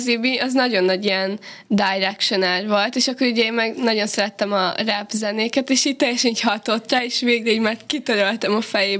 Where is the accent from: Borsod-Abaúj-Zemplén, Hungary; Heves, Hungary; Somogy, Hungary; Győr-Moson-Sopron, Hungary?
Győr-Moson-Sopron, Hungary; Kapuvár